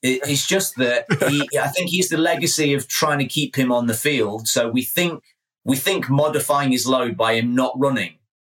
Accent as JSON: {"language": "English", "region": "England", "country": "United Kingdom", "said": "Remember, I'm English, so you have to be kind."}